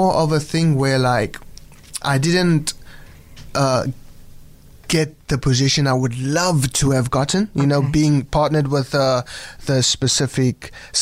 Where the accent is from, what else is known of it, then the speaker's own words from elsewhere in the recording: South Africa; these people are seeing you for the very first time as a South African boy and a young, you know, young, I would say, superstar in that sense.